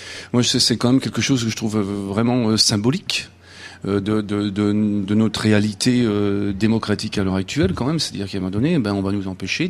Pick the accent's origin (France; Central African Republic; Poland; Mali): France; Nantes, Pays de la Loire; à Nantes, puisqu'on est de Nantes